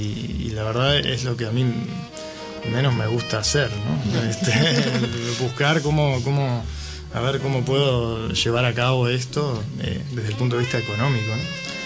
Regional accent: Uruguay; also born or lived in Argentina; now in Barcelona, Spain; yo soy de Uruguay. Empecé a estudiar allá en Uruguay. Y luego me fui a Argentina. Hice una carrera en Argentina de saxofón. Y finalmente terminé llegando aquí a Barcelona.

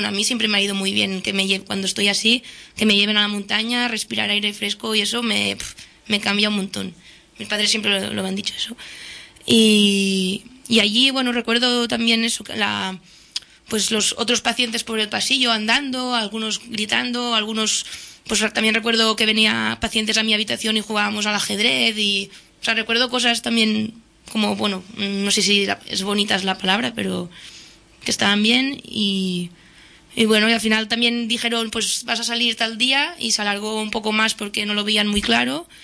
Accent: Catalonia, Spain; porque yo soy del Valle Occidental.

